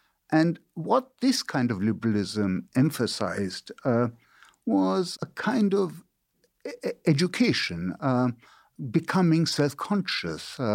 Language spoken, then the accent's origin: English; India; also born or lived in China / United Kingdom; so I grew up in India and China and Britain.